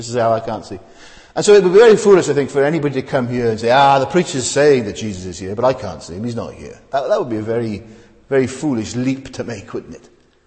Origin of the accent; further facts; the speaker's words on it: Wales, United Kingdom; You know, I'm from Wales, and there are many chapels.